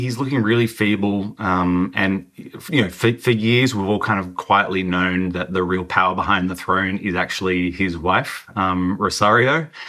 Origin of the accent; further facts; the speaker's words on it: Australia; when I first started visiting Nicaragua as an Australian diplomat